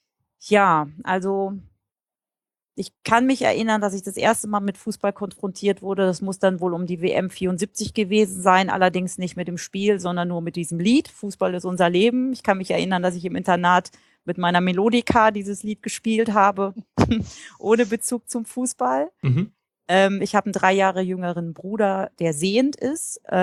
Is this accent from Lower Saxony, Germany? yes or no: yes; Einbeck, Lower Saxony, Germany; in meiner Heimatstadt Einbeck in der Nähe von Göttingen